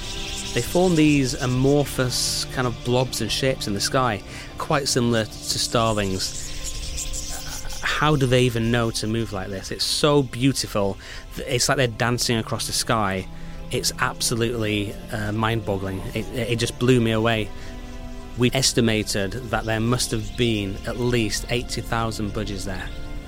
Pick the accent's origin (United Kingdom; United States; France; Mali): United Kingdom; Being a Brit, when I'm over there, it feels like I am in another world.